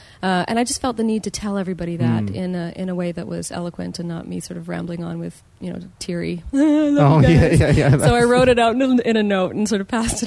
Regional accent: New Brunswick, Canada; born there; Yeah, I was born in New Brunswick, but my mom is part Métis.

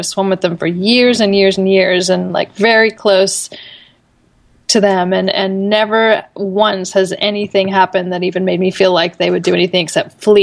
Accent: Australia; I am heading over to my home country of Australia in about next month

